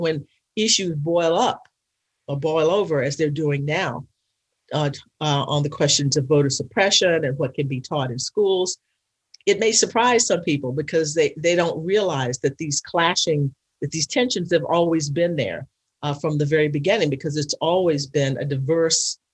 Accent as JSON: {"language": "English", "region": "Texas", "country": "United States", "tie": "born or raised there", "said": "more people know about it than knew about it when I was growing up in Texas, celebrating it with my family."}